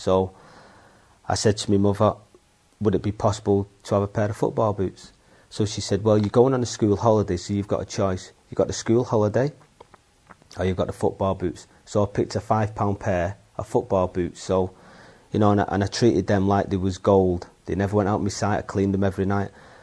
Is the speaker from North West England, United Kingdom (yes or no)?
yes; Salford, North West England, United Kingdom; also born or lived in Manchester; I was brought up in a little city called Salford, which is within a city, if you can possibly understand that.